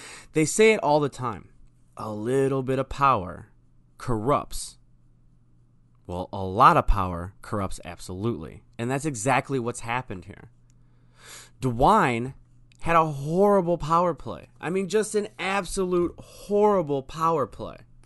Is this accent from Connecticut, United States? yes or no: no; Cleveland, Ohio, United States; I'm from Ohio. Everybody knows that. If you don't know that, then you're listening somewhere outside of Ohio, and I'm from the Cleveland area.